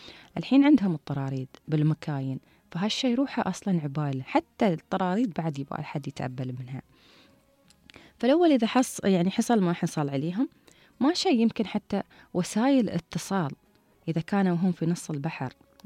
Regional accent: Dubai, United Arab Emirates; من ضمن الوجهات السياحية عندنا في دبي

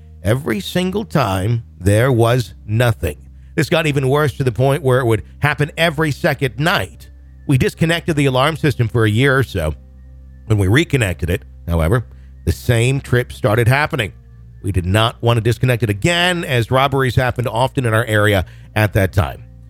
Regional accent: Wisconsin, United States; And I grew up in Wisconsin. We drink milk with, like, everything.

